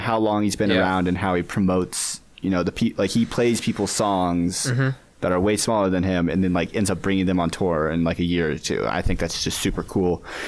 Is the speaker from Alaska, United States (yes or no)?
no; Houston, Texas, United States; now in Colorado, United States; I'm 23. I'm from Houston, Texas. I live in Colorado now.